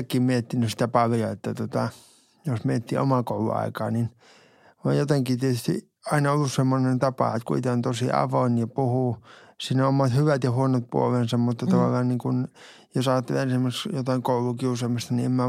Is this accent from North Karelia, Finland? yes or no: yes; North Karelia, Finland; se on Joensuun ystävyyskaupunki, kun mä olen Pohjois-Karjalasta kotoisin